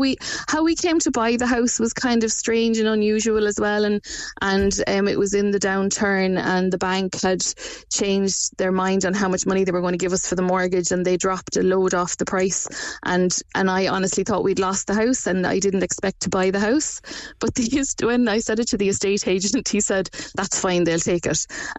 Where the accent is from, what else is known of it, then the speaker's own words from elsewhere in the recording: Blarney, County Cork, Ireland; And I said I was from Blarney